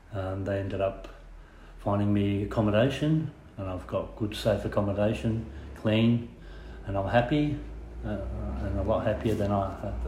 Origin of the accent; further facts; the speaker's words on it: Murray Bridge, South Australia, Australia; I'm 58 years old, and I'm from Murray Bridge, South Australia.